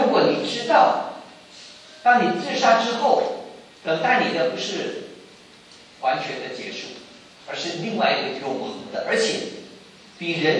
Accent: China; 我们中国人叫爱人，他的先生。

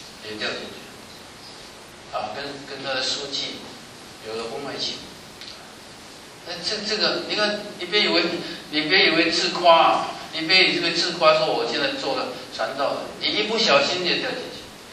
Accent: China

